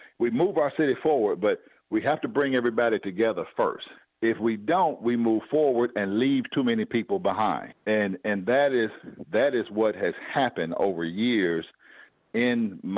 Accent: North Little Rock, Arkansas, United States; Well, I'm from North Little Rock, grew up in North Little Rock, and very humble beginnings in public housing facility of Shorter Garden.

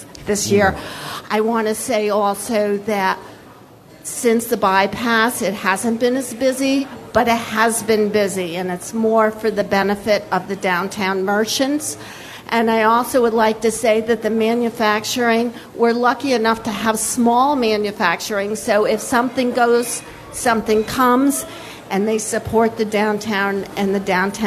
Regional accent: Bennington, Vermont, United States; I'm from Bennington.

